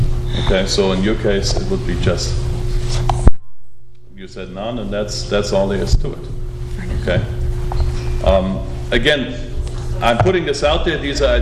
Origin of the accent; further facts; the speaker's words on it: Germany; now in United States; Those of you who know me, I'm from Germany.